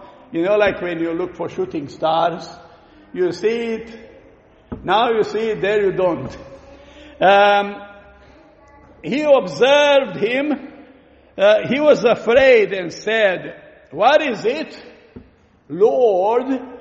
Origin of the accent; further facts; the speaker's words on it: Romania; We grew up in Romania, so about 90% or more of the people say they are Orthodox.